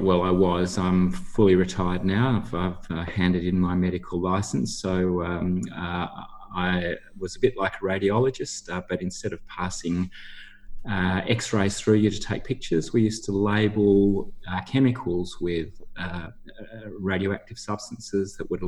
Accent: Perth, Western Australia, Australia; also born or lived in Bunbury; I was born in Bunbury, but lived almost all of my life in Perth.

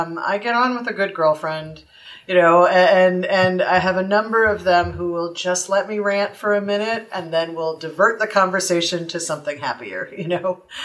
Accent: North Carolina, United States; I am on Twitter at … for my home state.

